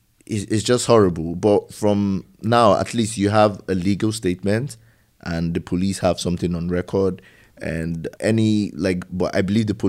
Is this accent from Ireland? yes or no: no; Nigeria; I felt that way because I'm Nigerian